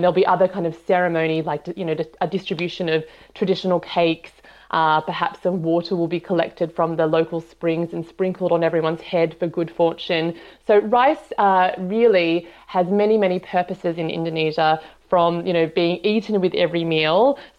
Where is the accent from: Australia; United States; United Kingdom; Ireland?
Australia; Sydney, New South Wales; I grew up in Sydney, Australia. And as you mentioned before, I have an Indonesian father and an Australian mother.